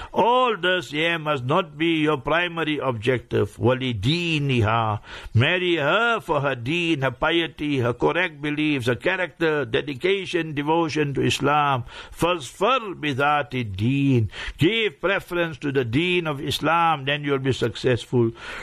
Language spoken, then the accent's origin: English; India; So all this year, you see, we Indians, we came from where?